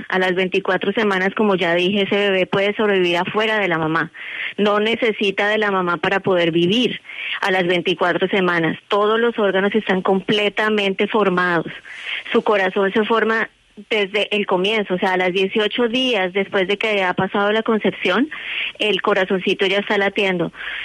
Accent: Colombia; De Colombia.

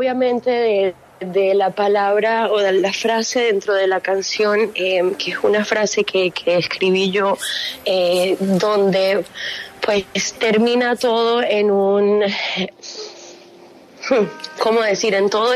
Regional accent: Miami, Florida, United States; Soy muy multicultural en mi identidad, ¿no? Crecí con mi papá, pero crecí acá en Miami, mitad boricua.

